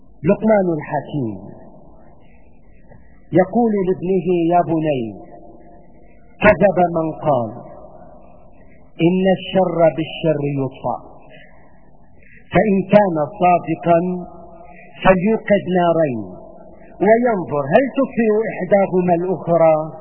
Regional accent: Syria; واليوم يا سادة نحن بحاجة كسوريين ان نكون عقلاء، ان نكون واعين، ان نكون مدركين لما يحاك ضدنا

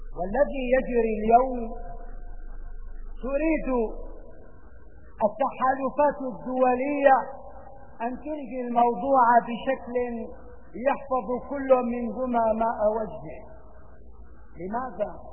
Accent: Syria; فنحن كسوريين خاسرين

